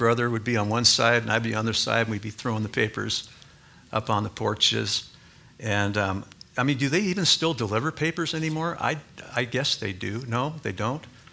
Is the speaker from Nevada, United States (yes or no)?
yes; Reno, Nevada, United States; when I was a young boy and I grew up in Reno, I had a paper route in old Northwest Reno